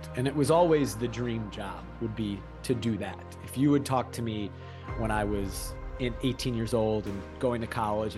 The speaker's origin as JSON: {"language": "English", "town": "Evanston", "region": "Illinois", "country": "United States", "tie": "born or raised there", "said": "Yeah, I grew up in Evanston, Illinois, right outside of Chicago. Proud Evanston native."}